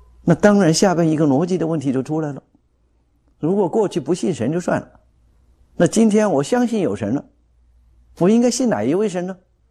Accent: China

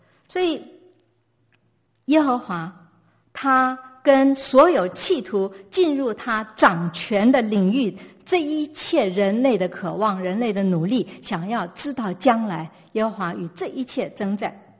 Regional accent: China; 像这些譬如说我们中国人的风水，这风水也是属于这一类。

